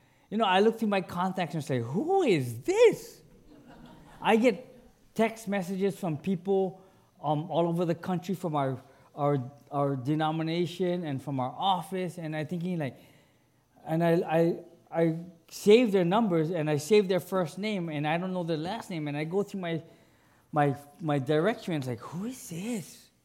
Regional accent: Pearl City, Hawaii, United States; You know, I grew up in Pearl City, and it was mango season.

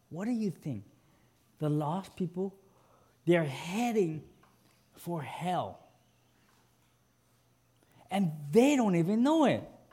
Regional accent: Pearl City, Hawaii, United States; You know, I grew up in Pearl City, and it was mango season.

